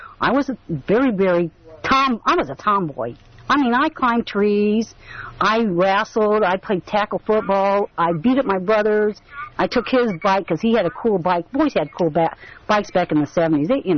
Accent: Roswell, New Mexico, United States; born there; I was born in Roswell, New Mexico, back in the 59

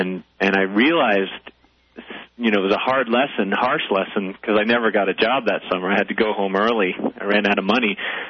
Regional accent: Weston, Connecticut, United States; now in Greeley, United States; Actually, I grew up in Connecticut.

